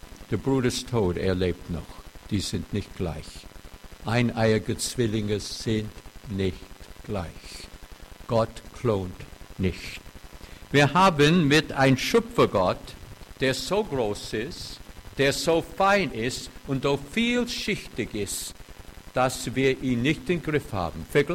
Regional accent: Baden-Württemberg, Germany; Na, Sie merken alle, dass ich ein schwäbischer Pfarrer bin, oder? Von meiner Aussprache. Zwar lebe ich lang in Bayern, aber ich bin ein Schwabe, ja?

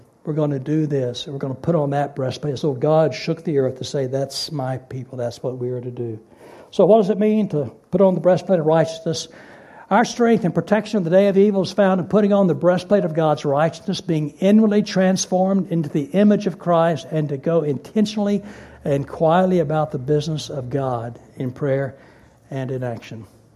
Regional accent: United States; moved away as an adult; now in Germany; I'm a Westerner. I come from the United States. I live here in Germany.

